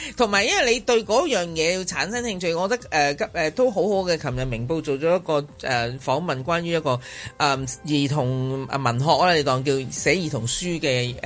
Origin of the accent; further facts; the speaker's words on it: Hong Kong; 呢、這个大剂系人类嘅大剂，唔系净系我哋香港人嘅大剂